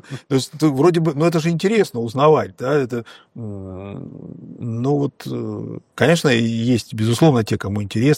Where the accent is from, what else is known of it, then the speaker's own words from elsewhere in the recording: Russia; И мы там, второкурсники из России, мы вообще на чужом языке